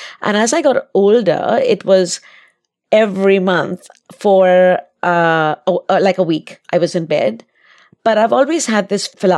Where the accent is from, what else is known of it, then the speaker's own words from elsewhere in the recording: Mumbai, Maharashtra, India; I was raised in Bombay, now called Mumbai, India.